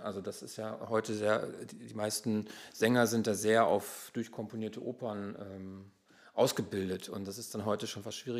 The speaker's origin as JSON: {"language": "German", "country": "Germany", "said": "als Deutscher hätte ich natürlich schon gerne auch durchaus gearbeitet mit durchgehend deutschen Texten"}